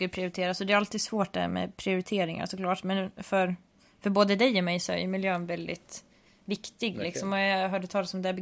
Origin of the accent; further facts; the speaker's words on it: Sundsvall, Västernorrland County, Sweden; för jag vet att där jag kommer ifrån, Sundsvall, den staden ligger ju en dal, precis som Pristina gör här också.